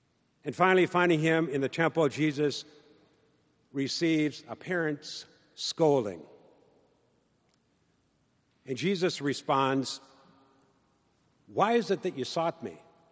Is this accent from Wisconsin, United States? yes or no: yes; McFarland, Wisconsin, United States; also born or lived in Stoughton; I was born in Stoughton, raised in McFarland.